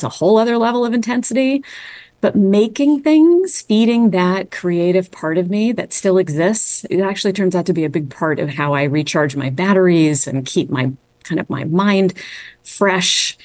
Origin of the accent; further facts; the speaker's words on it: Washington, District of Columbia, United States; I was born in Washington, D.C. I grew up on Capitol Hill. You could literally see the U.S. Capitol out my front door.